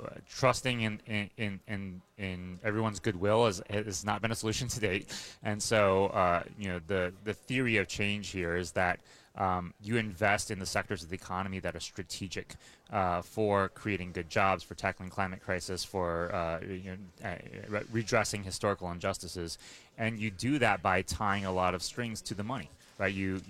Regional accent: West Virginia, United States

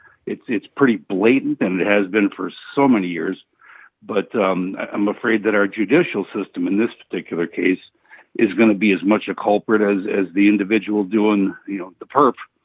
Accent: Milwaukee, Wisconsin, United States; well, I'm from Milwaukee. I grew up around El Verno College. So I grew up in a spit of greenfield surrounded by Milwaukee.

